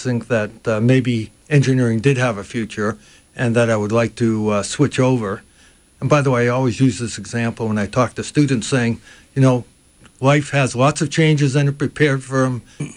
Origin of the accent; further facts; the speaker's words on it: New Bedford, Massachusetts, United States; I grew up in New Bedford. It had been a very rich city during the 1800s because of whaling, and so it still has a whaling museum there.